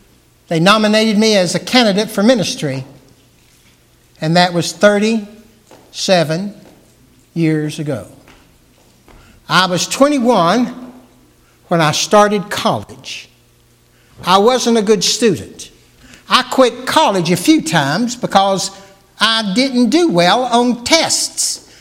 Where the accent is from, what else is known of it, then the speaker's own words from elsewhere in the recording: Dayton, Tennessee, United States; they transferred me from Eckerd's in Red Bank to Eckerd's in Dayton, my hometown.